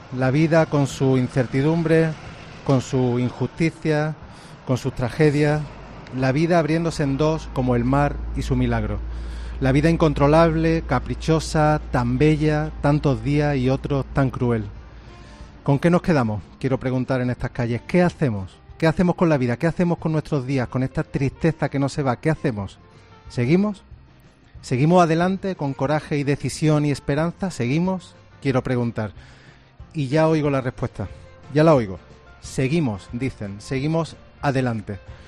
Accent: Córdoba, Andalusia, Spain; hablando de Montilla, de Córdoba, que tú sabes que soy de Córdoba

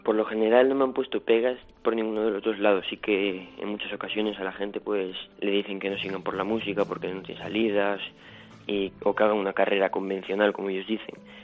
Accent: Vigo, Galicia, Spain; representando a tanto a Vigo como a Galicia y como a España, porque soy el primer español en conseguir esta beca

